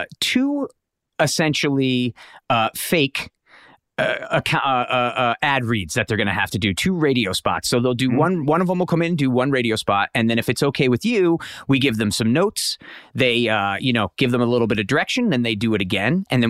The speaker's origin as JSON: {"language": "English", "region": "Connecticut", "country": "United States", "tie": "born or raised there", "said": "I'm back in my hometown of Connecticut."}